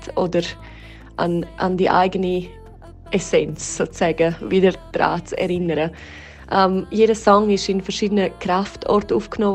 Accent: Graubünden, Switzerland; first language Romansh; German is a second language; Rätoromanisch ist meine Muttersprache, ist für mich sehr wichtig.

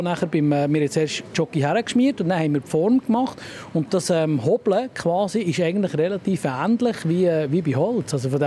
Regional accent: Switzerland; für den Nationalsport bei uns in der Schweiz

